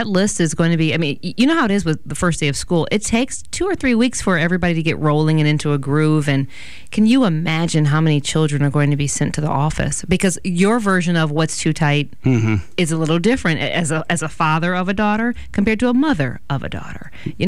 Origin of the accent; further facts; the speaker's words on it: Michigan, United States; Because growing up in Michigan, you go to school after Labor Day.